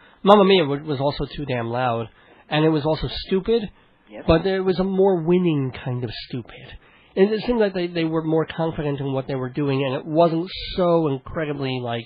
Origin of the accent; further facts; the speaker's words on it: Brooklyn, New York, United States; born there; I was born in Brooklyn.